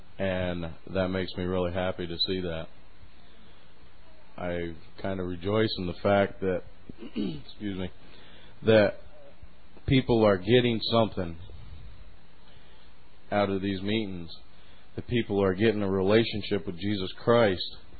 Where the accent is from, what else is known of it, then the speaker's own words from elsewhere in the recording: United States; born there; because thank God I'm an American. I mean, I'd look at some of these other places and I'd go, God, thank you, I was born in America.